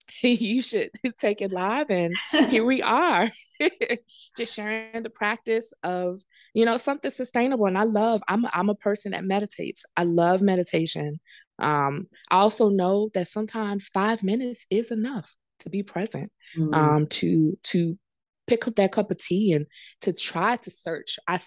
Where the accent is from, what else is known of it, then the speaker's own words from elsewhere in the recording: Richmond, Virginia, United States; a business plan competition in my hometown of Richmond, Virginia